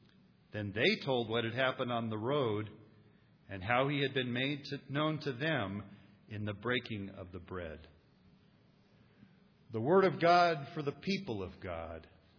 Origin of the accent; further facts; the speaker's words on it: Columbus, Ohio, United States; it's still published in Columbus, Ohio, my hometown, these 47 years later.